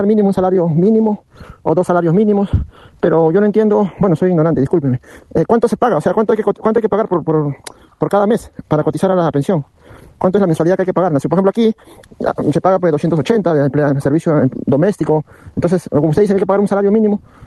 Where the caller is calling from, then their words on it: Peru; Tú sabes que yo soy de Perú